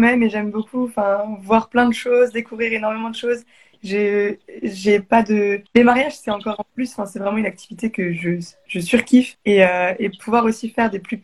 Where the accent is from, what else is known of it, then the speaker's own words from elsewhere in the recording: Strasbourg, Grand Est, France; now in Paris, France; Bah, du coup, je suis sur Paris. Je suis de Strasbourg. Donc, je bouge. Donc, j'ai fait Strasbourg, Reims, Paris.